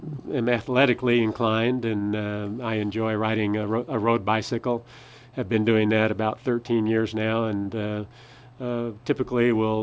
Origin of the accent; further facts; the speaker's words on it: Farmington, United States; I was born in Farmington, grown up in Farmington, went to all levels of school in Farmington. Always wanted to come back to Farmington.